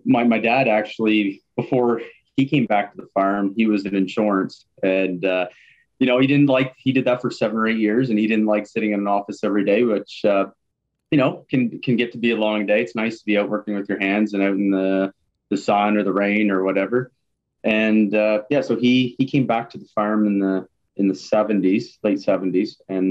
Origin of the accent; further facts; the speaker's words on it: Woodstock, New Brunswick, Canada; Yeah, I'm born and raised in Woodstock, New Brunswick. And been here my whole life.